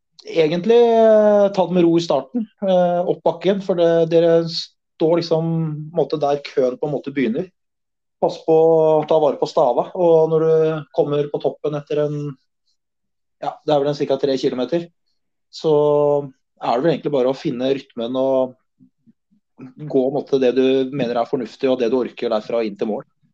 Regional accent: Oslo, Norway; Jeg er oppvokst i Oslo

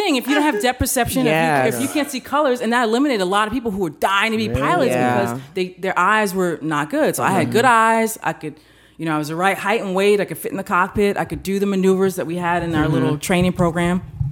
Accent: New York, United States; So I'm originally from New York. Mm-hmm. People don't always hear it in my voice, but it's there occasionally when if I get angry, it'll come out.

